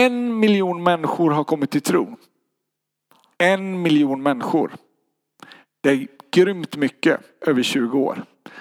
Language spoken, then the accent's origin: Swedish; Småland, Sweden; also born or lived in Örebro; Jag kommer från Örebro. Jag bor där just nu. Men är ursprungligen från Småland och har varit lite överallt i världen.